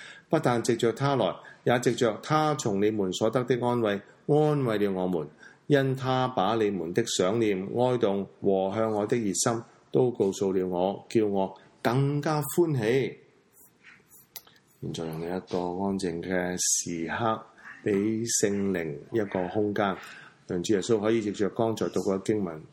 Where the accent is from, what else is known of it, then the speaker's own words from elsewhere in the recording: Hong Kong; 我们作为香港人在这个患难中